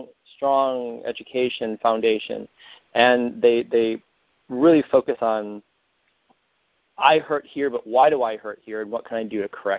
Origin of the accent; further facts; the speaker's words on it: Detroit, Michigan, United States; also born or lived in Portland; I grew up in Metro Detroit, and I went to college in Ann Arbor for photography at Washtenaw Community College